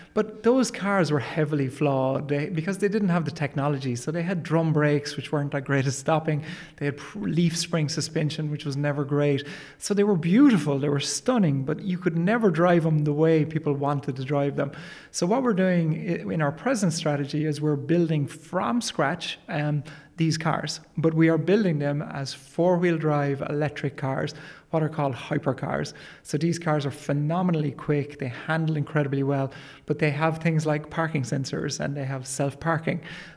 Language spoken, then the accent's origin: English; Clonakilty, Munster, Ireland; Yeah, so I grew up in Clonakilty in the 70s